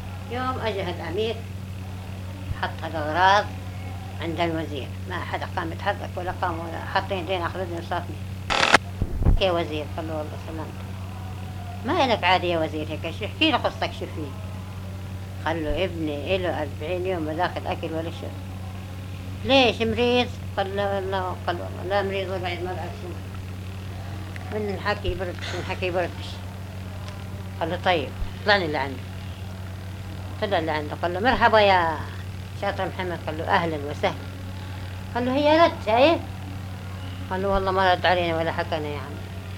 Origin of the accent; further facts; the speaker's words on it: Lubya, Palestine; من لوبيا.